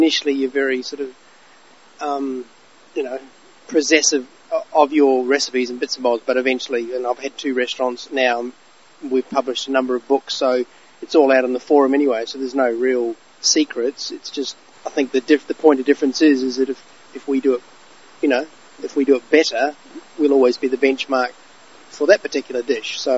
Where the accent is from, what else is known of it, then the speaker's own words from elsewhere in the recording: Christchurch, Canterbury, New Zealand; now in Brisbane, Australia; I'm from Christchurch in the South Island, New Zealand, but I've lived in Brisbane close to 30 years. I'm pretty much, it's home to me.